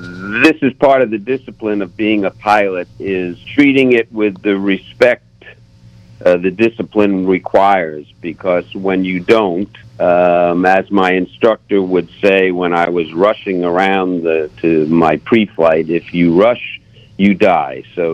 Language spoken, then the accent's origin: English; Los Angeles, California, United States; I said, "Well, I'm from Los Angeles. It's the first time here."